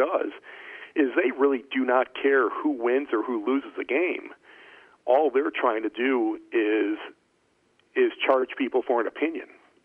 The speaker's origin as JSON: {"language": "English", "town": "Chicago", "region": "Illinois", "country": "United States", "tie": "born or raised there", "said": "I was born and raised in Chicago, so always been a big fan of WGN."}